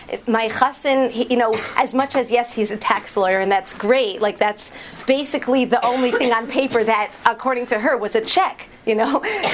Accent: New Haven, Connecticut, United States; I'm from New Haven, Connecticut.

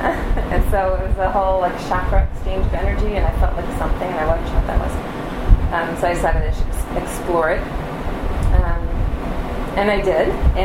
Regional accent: Wisconsin, United States; also born or lived in Plattsburgh, New York / Ithaca, New York / Washington, D.C.; Because from Wisconsin we moved to, my father was finishing graduate school, his PhD in history, moved to Plattsburgh, New York, and Ithaca, New York, and Washington, D.C., and then settled

